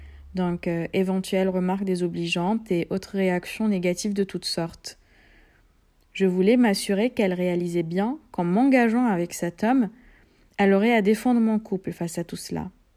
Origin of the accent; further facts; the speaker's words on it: Algeria; Je suis une femme algérienne de 29 ans. Je suis née et j'ai grandi en Algérie et je suis actuellement fiancée à un juif avec lequel je vis.